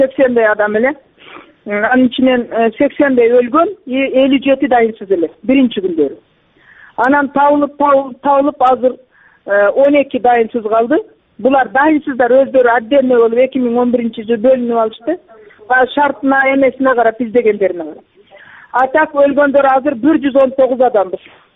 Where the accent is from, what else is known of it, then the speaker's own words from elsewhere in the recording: Alay, Osh Region, Kyrgyzstan; Райондо болгонмун. Алай районунда. Өзүм да Алайданмын.